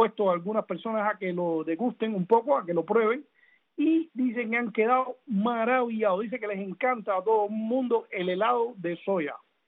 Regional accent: Punta Brava, Havana, Cuba; Yo recuerdo, porque yo soy de Punta Brava y llegaba de la escuela

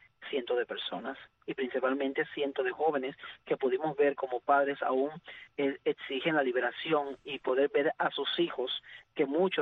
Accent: Santiago de Cuba, Cuba; como mismo me crié yo en Santiago de Cuba, en Altamira

